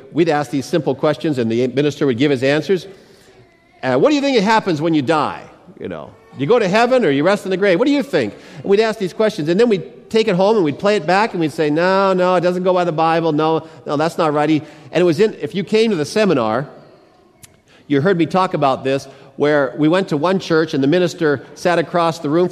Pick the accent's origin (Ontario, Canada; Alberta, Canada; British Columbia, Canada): British Columbia, Canada; Mission; Now, as it turns out, in my hometown of Mission, British Columbia, the Seventh-day Adventist Church is on 7th Avenue.